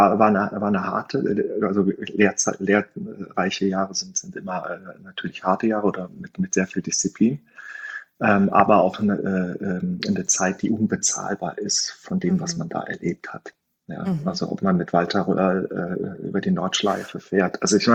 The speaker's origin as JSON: {"language": "German", "region": "Rhineland", "country": "Germany", "lives_now": "Stuttgart, Germany", "said": "als Rheinländer nach Stuttgart zu gehen"}